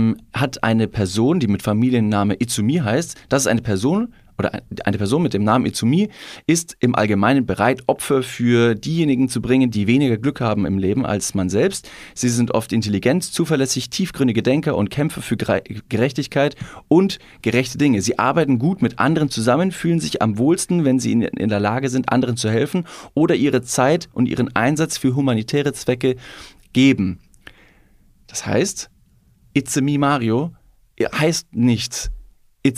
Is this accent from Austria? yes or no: no; Italy; Ich habe meistens zwei, ich bin Italiener.